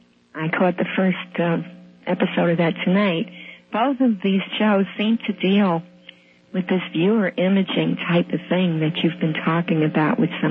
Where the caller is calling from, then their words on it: New York City, New York, United States; I'm from New York.